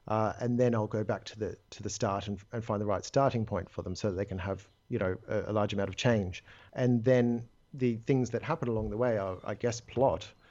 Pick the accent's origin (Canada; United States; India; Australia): Australia; So growing up in Australia, I did a lot of sailing as a child.